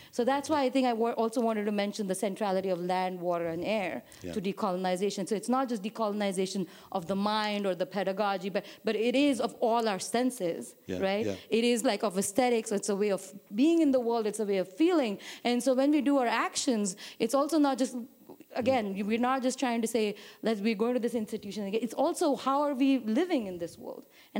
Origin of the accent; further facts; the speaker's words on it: India; I come from India and it's the same thing, right?